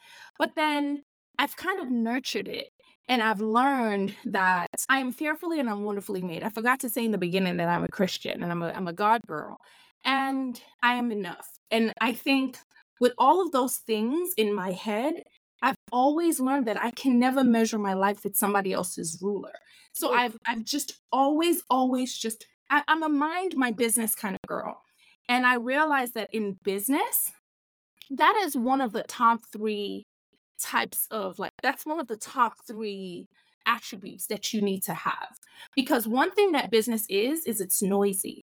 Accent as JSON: {"language": "English", "country": "Nigeria", "tie": "born or raised there", "said": "so I'm a Nigerian girl that grew up in Nigeria in a Nigerian household."}